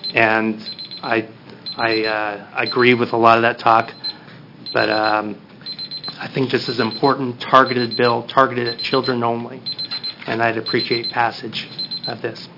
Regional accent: Grants Pass, Oregon, United States; also born or lived in Gold Hill; I grew up in the Grants Pass and Gold Hill area and graduated from Hidden Valley High School.

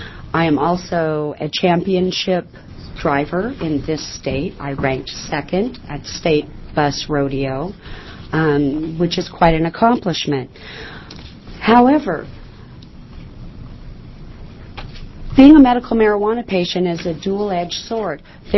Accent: Gold Hill, Oregon, United States; I'm from Gold Hill, Oregon, and I am a medical marijuana patient.

